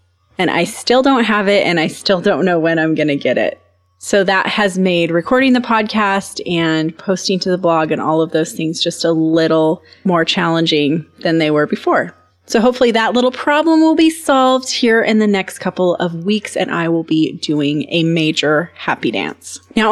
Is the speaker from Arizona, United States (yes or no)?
no; Montana, United States; born there; So I'm still very much in Montana, but I am actually living on my family's property where I was born in the Bitterroot Valley, about 3.5 hours west of where I was living in the Madison Valley.